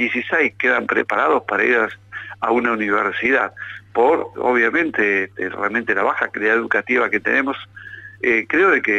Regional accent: Argentina; la verdad que lo lamento y como argentino

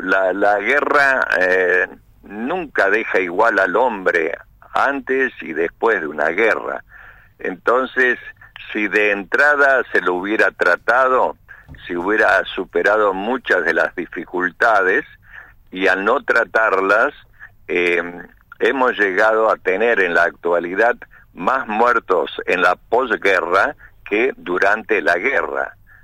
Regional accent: Argentina; ahora es nosotros como pueblo argentino, como sociedad

